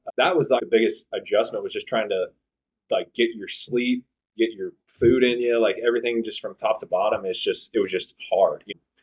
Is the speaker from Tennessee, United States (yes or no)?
no; Kansas, United States; I was a pretty sheltered kid growing up in Kansas. Went to Aquinas.